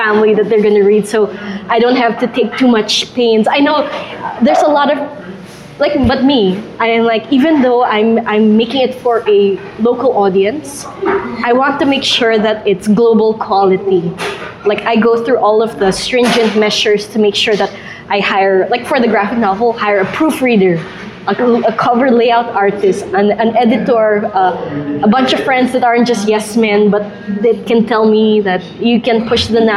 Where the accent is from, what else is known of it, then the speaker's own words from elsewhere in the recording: Philippines; because I'm Filipino and I'm only going to aim for the Filipino audience